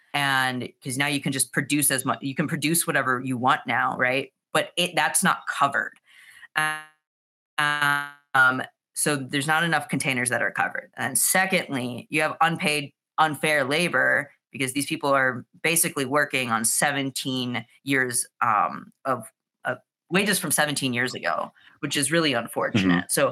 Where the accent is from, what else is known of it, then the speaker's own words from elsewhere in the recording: Texas, United States; now in New York, United States; when I first moved to New York, so I've been in the city for about 3 years and I came from Texas.